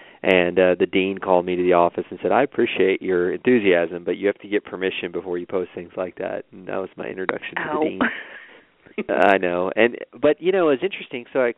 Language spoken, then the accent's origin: English; Castroville, Texas, United States; So I'm from Castroville, Texas, which is a small Texas town in the middle of some cornfields, and we moved around a lot growing up.